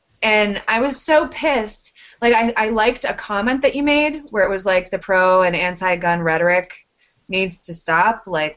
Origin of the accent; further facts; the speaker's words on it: Connecticut, United States; everybody at work knew that I'm from Connecticut.